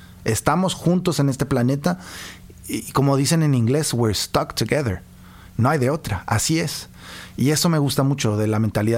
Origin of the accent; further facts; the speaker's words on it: Quebec City, Quebec, Canada; now in Montreal, Canada; Y yo toda mi vida la pasé acá. Nací en Quebec. Ahí crecí.